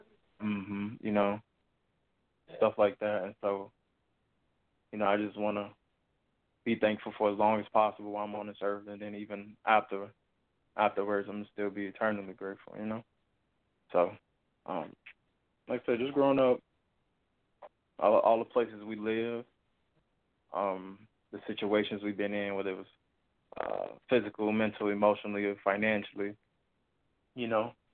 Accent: Chicago, Illinois, United States; You know, growing up in Chicago, being around what we was around

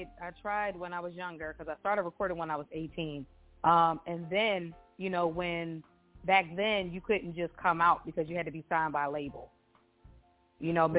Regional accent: New Jersey, United States; now in Baltimore, United States; because I'm originally from Jersey. I'm not a original Baltimorean.

